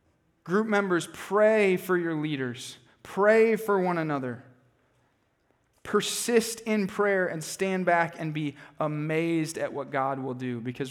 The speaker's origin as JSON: {"language": "English", "town": "Des Moines", "region": "Iowa", "country": "United States", "said": "Here's the reality, guys. I'm from Des Moines. I don't know Cedar Rapids."}